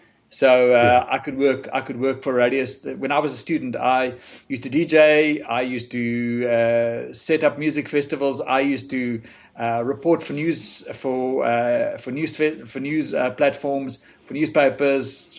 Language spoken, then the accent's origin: English; Bloemfontein, Free State, South Africa; For me, I think growing up in Bloemfontein was actually a privilege. I think, first of all, you grow up in a very, I think the Free State at the time was still a little bit innocent in a way.